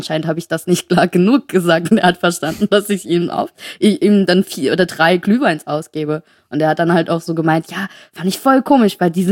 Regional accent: Saarland, Germany; Nee, bei uns im Saarland, ne?

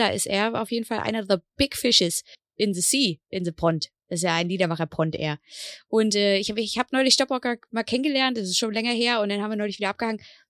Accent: Northern Germany, Germany; ich komme aus Norddeutschland und hier feiert man vielleicht mal Fasching, aber das war's.

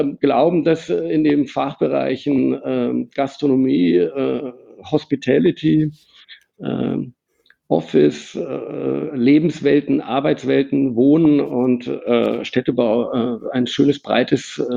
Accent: Hamburg, Germany; Als Hamburger kann ich sagen, Hamburg ist da ganz anders.

